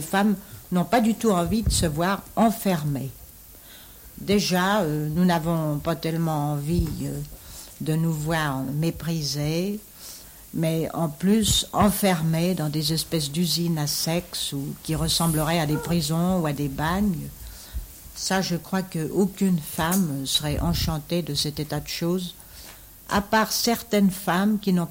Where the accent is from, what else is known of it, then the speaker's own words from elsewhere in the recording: Switzerland; en tant que Suissesse, enfin, soi-disant Suissesse, moi, je me sens tout à fait marginale de la Suisse et de tous les pays.